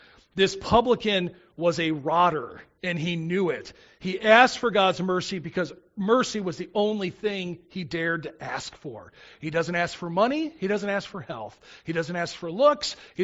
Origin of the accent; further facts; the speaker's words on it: Chicago, Illinois, United States; as a 17-year-old boy growing up in the Chicago area who never went to church